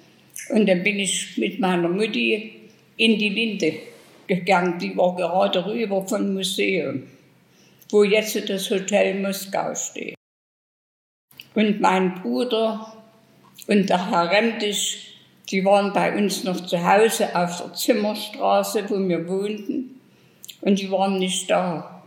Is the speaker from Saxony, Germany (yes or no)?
yes; Chemnitz, Saxony, Germany; born there; Ich bin geboren in Chemnitz am 25.07.1930.